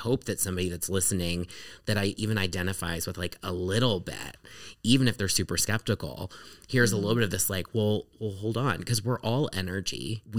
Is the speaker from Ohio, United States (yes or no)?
yes; Ohio, United States; He lives in Alabama. We're from Ohio. He lives in Alabama.